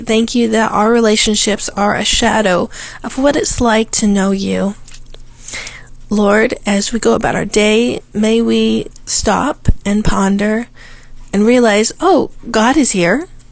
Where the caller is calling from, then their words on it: Washington, United States; I'm calling in from Washington State